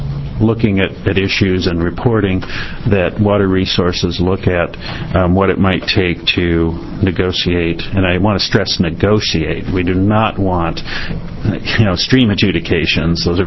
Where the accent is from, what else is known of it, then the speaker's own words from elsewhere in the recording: Oregon City, Oregon, United States; I'm actually from Oregon City, but I lobby for the Confederated Tribes of Warm Springs Reservation of Oregon.